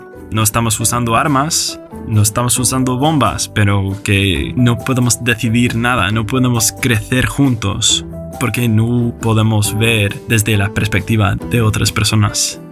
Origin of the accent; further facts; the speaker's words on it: United States; Spanish is a second language; now in Spain; porque como americano, toda mi vida, mi cultura me ha estado enseñando que vivimos en el país que es lo mejor del mundo.